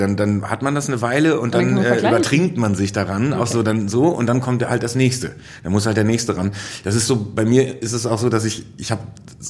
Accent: Soest, North Rhine-Westphalia, Germany; ich komme ja aus Soest. Ich komme aus einer westfälischen Kleinstadt und Soest kann sich mit zwei, drei Sachen rühmen. So, also wir sind eine Mittelalterstadt und ehemalige Hansestadt, obwohl wir mitten in der Pampa sind. Tolles Städtchen.

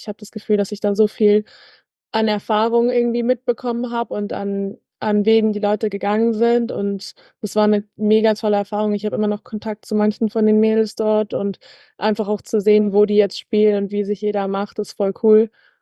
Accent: Munich, Bavaria, Germany; also born or lived in Los Angeles; Ich komme aus München ursprünglich. Bin jetzt 22 Jahre alt und war für 4 Jahre in LA am College

